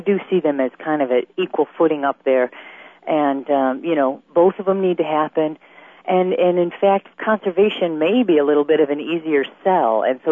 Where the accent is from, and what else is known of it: Chicago, Illinois, United States; born or raised there